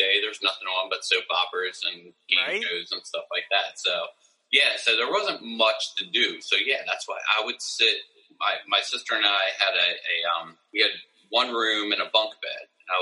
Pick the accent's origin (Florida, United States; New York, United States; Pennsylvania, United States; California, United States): Pennsylvania, United States; Warminster; I grew up in the Warminster area.